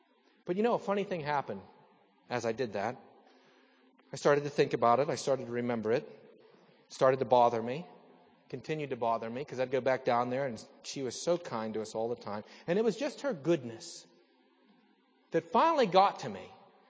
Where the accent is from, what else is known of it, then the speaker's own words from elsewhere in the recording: Salzburg, Austria; When I was growing up in Salzburg